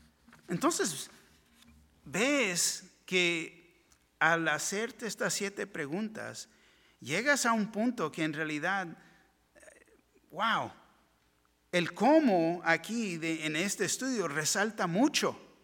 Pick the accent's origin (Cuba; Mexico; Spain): Mexico; Tijuana, Baja California; Me recuerdo de niño como cuando llovía en Tijuana.